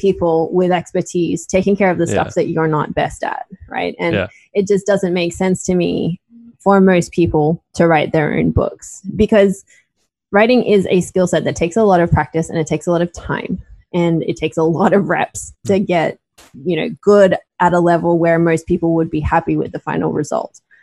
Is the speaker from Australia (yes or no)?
yes; Australia; So, you know, I'm Australian, my partner is British, and so I use words like cheeky, but most Americans wouldn't use a word like cheeky.